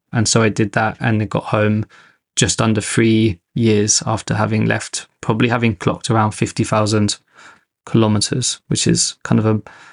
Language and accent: English; London, United Kingdom; I grew up in London, but my father's British, my mother's Danish.